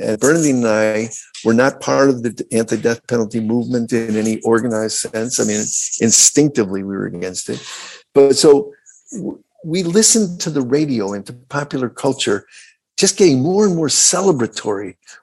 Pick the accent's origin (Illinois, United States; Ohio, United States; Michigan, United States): Illinois, United States; Chicago; because in Chicago, which is my hometown and where I do all my political work, and I think it is an important hub of so many movements.